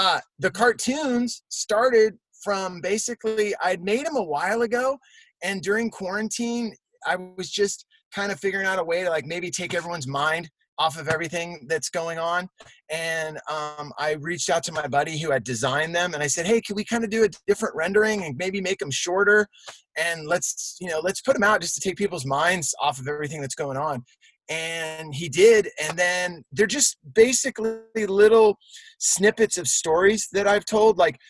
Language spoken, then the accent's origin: English; San Jose, California, United States; Cause you know, I grew up skateboarding in San Jose, California with Cab and Corey O'Brien, Gavin O'Brien